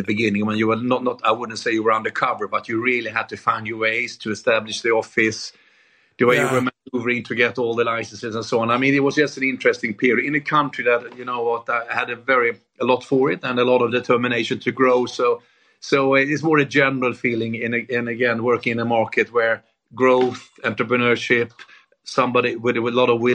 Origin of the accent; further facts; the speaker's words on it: Vietnam; now in United Kingdom; No, actually, I came from Vietnam to UK.